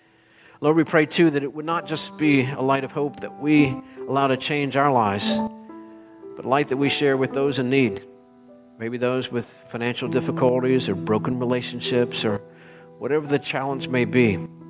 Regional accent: Pennsylvania, United States; I grew up in Pennsylvania in the country, and I love the lights of Christmas.

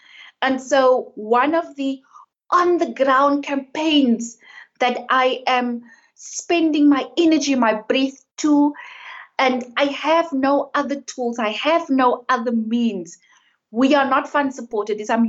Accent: South Africa; And what we are saying as South African women is that our lives matter, our children's lives matter

